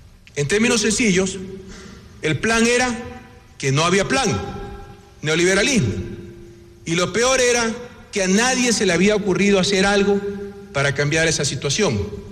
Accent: Ecuador; Y en cualquier lugar del mundo y con orgullo, decimos que somos ecuatorianos.

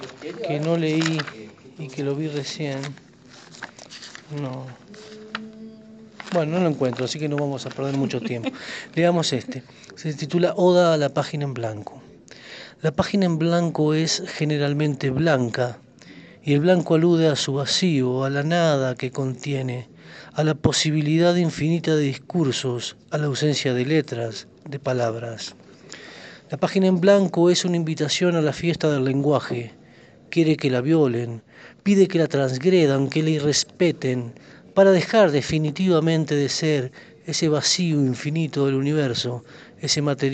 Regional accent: Uruguay; now in Colombia; Yo soy uruguayo, como tú bien dijiste, pero ya va a ser 6 años que estoy radicado aquí en Colombia.

